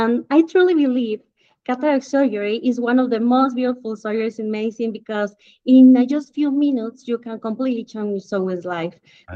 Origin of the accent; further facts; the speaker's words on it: Mexico City, Mexico; I'm ophthalmologist from Mexico City